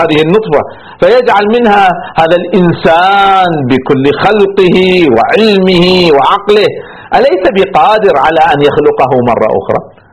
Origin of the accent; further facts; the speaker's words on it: Kuwait; أنا دخلت مرة في صحراءنا عندنا في الكويت